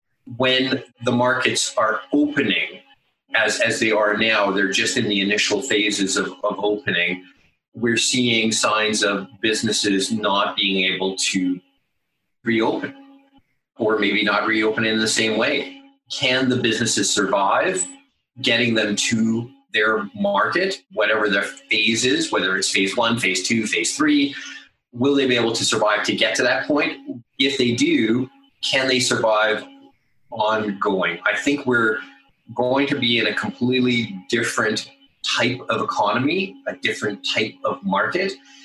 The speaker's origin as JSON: {"language": "English", "town": "Calgary", "region": "Alberta", "country": "Canada", "tie": "born or raised there", "said": "Yeah, pretty much born and raised in Calgary. And so I've seen many different changes to our Calgary community."}